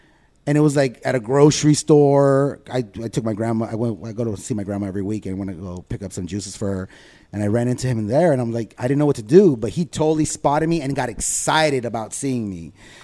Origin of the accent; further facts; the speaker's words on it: Los Angeles, California, United States; I grew up in Southeast LA, and it was a big old apartment complex, like 24 units.